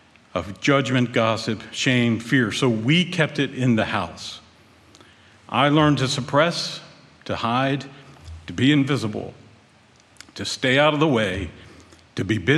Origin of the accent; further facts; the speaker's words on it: Baltimore, Maryland, United States; born there; I was born in Baltimore in 1963, and yes, I just turned 60 on June 27th.